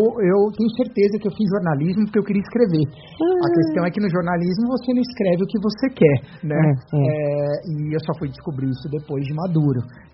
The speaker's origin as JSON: {"language": "Portuguese", "region": "São Paulo", "country": "Brazil", "said": "Eu sou de São Paulo"}